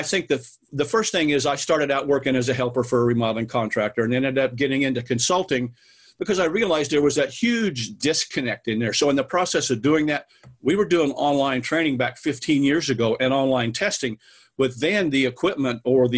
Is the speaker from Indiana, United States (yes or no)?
yes; Indiana, United States; And by the way, I was raised up in Indiana doing construction work, but as a kid.